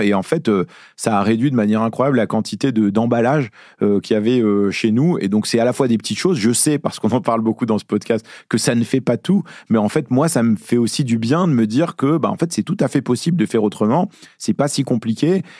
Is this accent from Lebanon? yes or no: yes; Beirut, Beirut Governorate, Lebanon; moved away; moi, je suis libanais, je suis né à Beyrouth, et ça fait très longtemps que je suis pas allé au Liban.